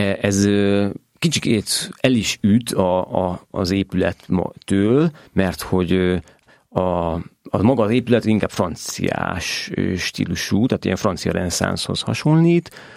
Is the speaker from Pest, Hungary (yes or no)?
yes; Cegléd, Pest, Hungary; ugye ceglédi vagyok